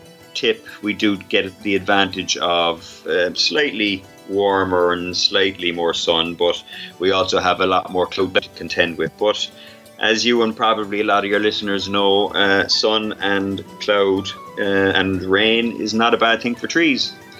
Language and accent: English; Cork, Munster, Ireland; We're both from Cork.